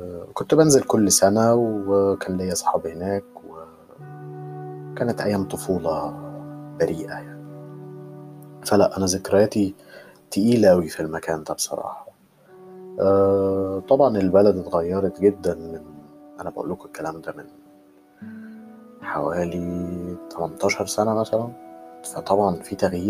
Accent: Banha, Qalyubia, Egypt; born there; انا اتولدت في بنها. بنها دي مدينة اللي بيعدي عليها خط سكة الحديد اللي أنا قلتها قبل كده، بأنها دي موجودة في محافظة تانية في محافظة القليوبية، تمام، وأوسنا في محافظة المنوفية

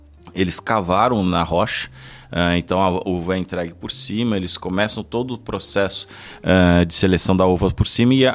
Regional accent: São Paulo, Brazil; Como nós somos paulistanos, né?

